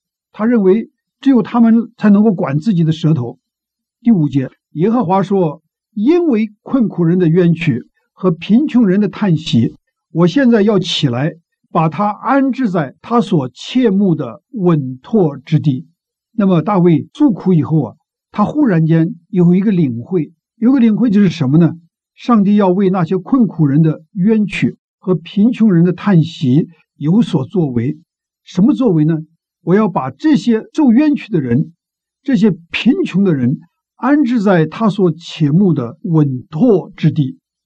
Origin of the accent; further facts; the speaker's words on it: China; 我们中国人不说要做人上人吗？